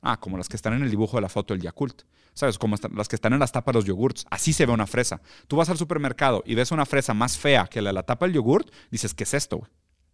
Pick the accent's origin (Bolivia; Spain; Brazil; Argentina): Brazil; yo te lo puedo decir como brasileño también, aunque Brasil es un país un poco más diverso porque es muy, muy amplio en extensión territorial